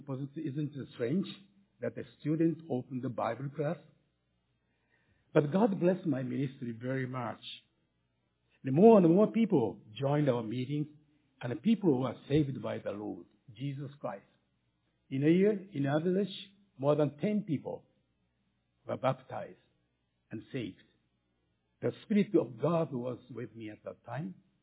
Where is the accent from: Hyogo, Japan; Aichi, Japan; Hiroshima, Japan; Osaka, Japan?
Aichi, Japan; Nagoya; moved away as an adult; Then, 1 year after the war, we had to come back to Japan. I grew up in Nagoya, and in 1970, I went to Düsseldorf, Germany, to study at the university.